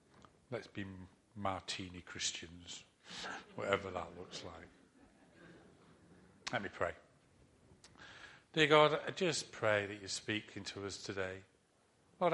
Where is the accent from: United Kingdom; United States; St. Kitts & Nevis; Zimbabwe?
United Kingdom; Harrogate, Yorkshire and the Humber; I grew up in Harrogate, in a Methodist church in Harrogate